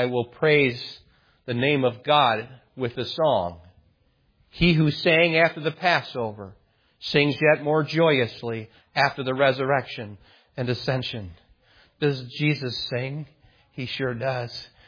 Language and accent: English; United States; we've been born and raised in America